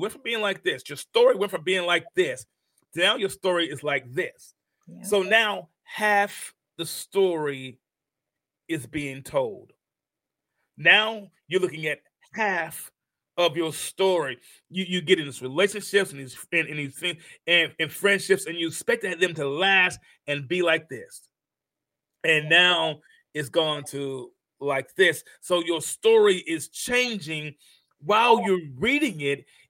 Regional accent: Mount Vernon, New York, United States; Listen, I know. I'm from Mount Vernon, New York. Trust me, I know.

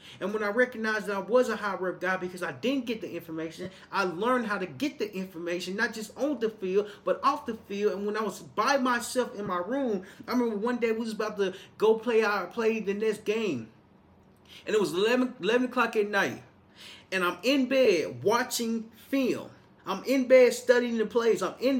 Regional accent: Little Rock, Arkansas, United States; And what I recognized growing up in Little Rock, Arkansas, is that even though you have the size

